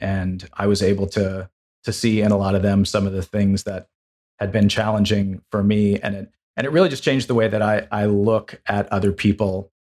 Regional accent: Los Angeles, California, United States; now in Woodstock, United States; I grew up in Los Angeles. She grew up in New York City. We both decided to get away. So we moved to a town of 3,000 people in Woodstock, Vermont.

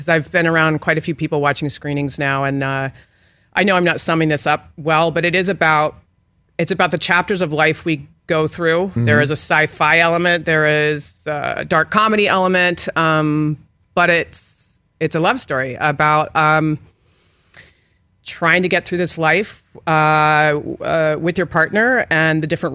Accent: East Coast, United States; also born or lived in Washington, D.C. / Japan / Virginia / Arizona; I'm from the East Coast, but he's made the boys believe they're New Yorkers.

